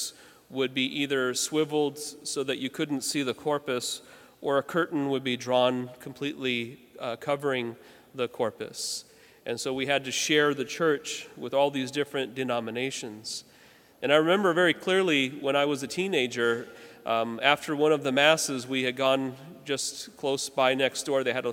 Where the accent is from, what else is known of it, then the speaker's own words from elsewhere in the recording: Georgia, United States; also born or lived in North Carolina; I grew up in the South, Georgia and North Carolina, and we Catholics, we were in the minority down there